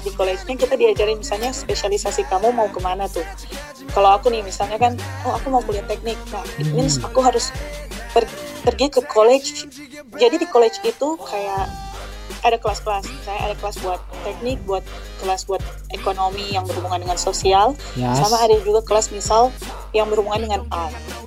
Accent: Indonesia

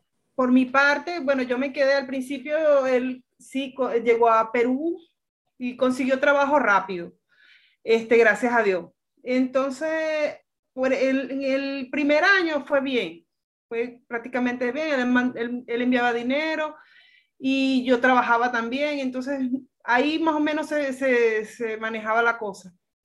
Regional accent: Ciudad Bolívar, Bolívar, Venezuela; yo le decía a mis papás, yo soy de Ciudad Bolívar.

